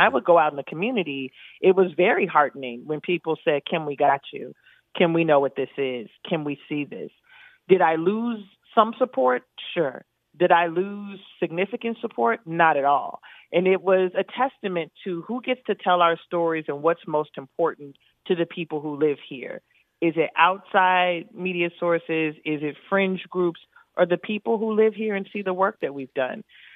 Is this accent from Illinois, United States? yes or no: yes; Chicago, Illinois, United States; Now, again, I grew up in Cabrini with women who had endured quite a bit.